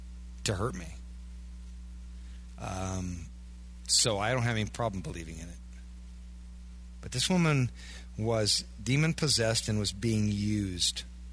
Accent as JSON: {"language": "English", "region": "Iowa", "country": "United States", "lives_now": "Wisconsin, United States", "said": "I'm sitting here in Wisconsin, you know, I'm from Iowa. So, you know, we don't look for demons under every rock."}